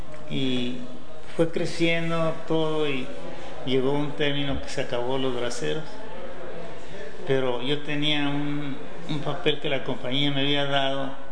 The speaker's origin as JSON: {"language": "Spanish", "town": "Puente Grande", "region": "Jalisco", "country": "Mexico", "tie": "born there", "said": "Nací en Puente Grande, Jalisco."}